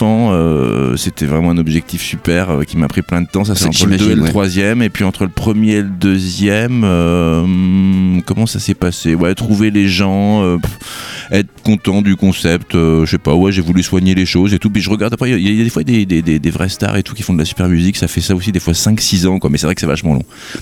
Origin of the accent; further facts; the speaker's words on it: Grand Est, France; j'ai vécu dans pas mal de villes en France, donc je viens de Champagne-Ardenne